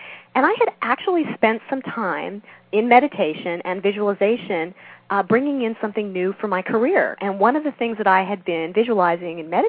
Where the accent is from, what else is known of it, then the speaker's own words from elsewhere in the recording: Massachusetts, United States; from Massachusetts.